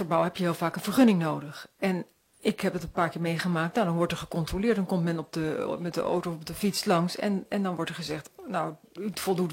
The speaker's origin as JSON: {"language": "Dutch", "town": "Heemstede", "region": "North Holland", "country": "Netherlands", "said": "ik kom dan uit Heemstede en dan, daar was het wat anders geregeld, zal ik maar zeggen."}